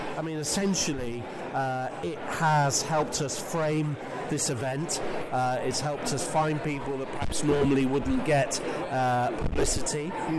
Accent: Brighton, South East England, United Kingdom; host the event here at Brighton College, in my hometown of Brighton, which is fantastic.

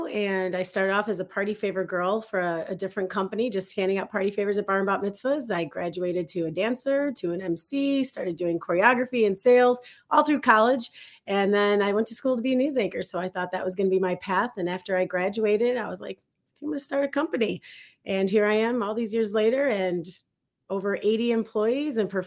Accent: Illinois, United States; I'm from the Chicagoland area, and I have an interactive entertainment company called Hype Productions.

